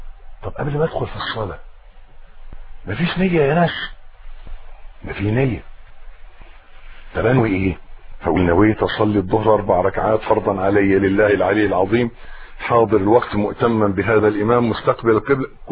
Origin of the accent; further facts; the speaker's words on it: Egypt; بيقولوا عيبنا احنا كمصريين ان احنا بنتكلم من مناخيرنا